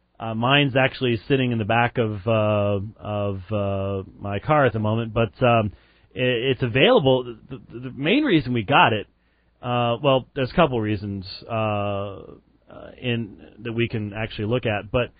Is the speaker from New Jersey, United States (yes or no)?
yes; New Jersey, United States; from New Jersey.